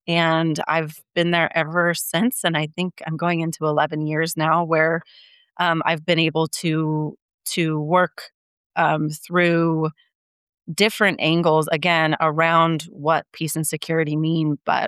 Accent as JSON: {"language": "English", "region": "Wyoming", "country": "United States", "said": "but I'm from Wyoming. I'm actually calling in from Wyoming right now, and I work full-time remotely from here. And I never thought that I would be back in Wyoming"}